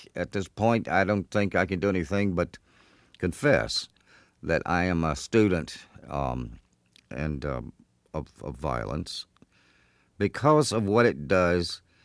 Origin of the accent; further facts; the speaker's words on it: Clinton, Mississippi, United States; I grew up in Clinton, Mississippi, which is right outside the state capital in Jackson.